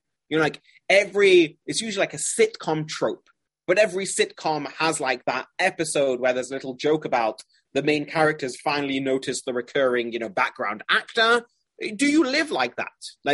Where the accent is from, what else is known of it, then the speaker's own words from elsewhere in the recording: Manchester, North West England, United Kingdom; I grew up in Manchester, which is a very, very, very, you know, Haredi, a very stringent community.